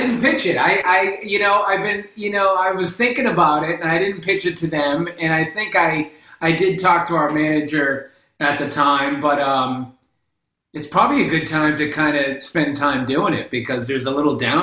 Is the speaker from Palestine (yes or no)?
no; Boston, Massachusetts, United States; growing up in Jamaica Plain, you know, in the 80s, I mean, it was very boring